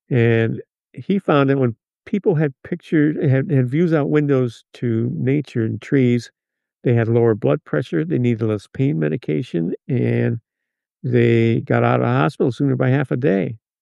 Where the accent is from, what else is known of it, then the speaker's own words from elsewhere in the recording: Cuba; I'm doing what my grandfather did. I grew up in Cuba